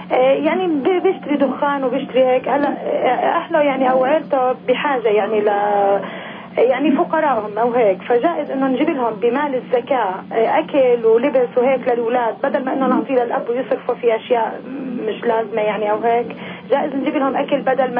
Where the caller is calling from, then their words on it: Nablus, West Bank, Palestine; من نابلس.